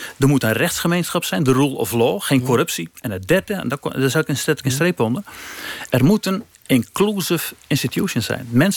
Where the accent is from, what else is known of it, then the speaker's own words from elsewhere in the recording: Netherlands; Ik ben gewoon een Nederlander die zijn werk doet.